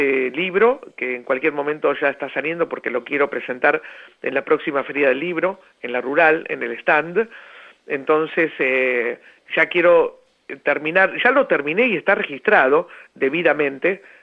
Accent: Buenos Aires, Argentina; Hablo de mi infancia en Villa del Parque, barrio de la Capital Federal.

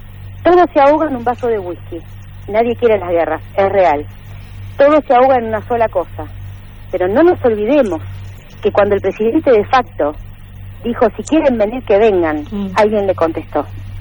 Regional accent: Argentina; Hagámonos cargo como argentinos

